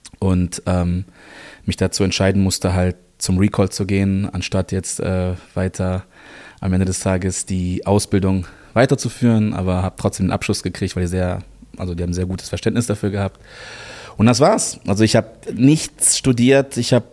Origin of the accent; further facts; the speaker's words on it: Germany; born there; Also ich bin in Deutschland geboren. Also eigentlich bin ich Deutscher, ja.